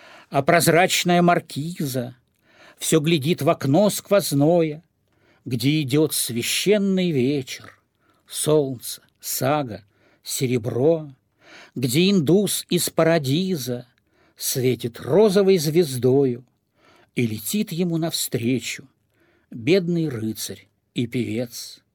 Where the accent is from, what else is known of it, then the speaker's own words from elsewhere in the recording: Usikirkko, Leningrad Oblast, Russia; Это как раз деревня Усикирка финская, да, расшифровывается как «Новая церковь» на Карельском перешейке